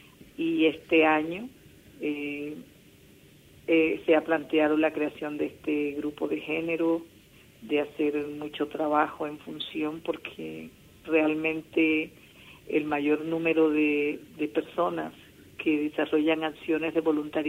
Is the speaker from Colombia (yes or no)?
yes; Colombia; now in Valencia, Spain; soy colombiana, lo venía haciendo desde mi país